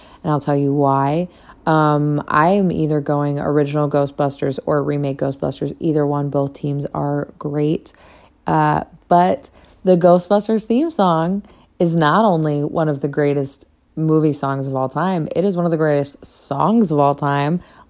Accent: Midwest, United States; This question I love because I grew up on a lake. I'm originally from the Midwest.

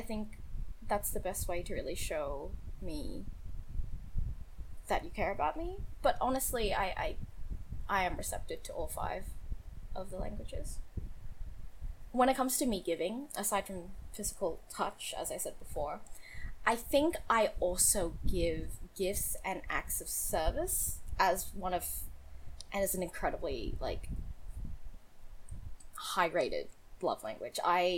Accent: Australia; I don't know if you can tell by my accent or anything, but I am Australian, and it is hot as all fucking hell in Australia right now.

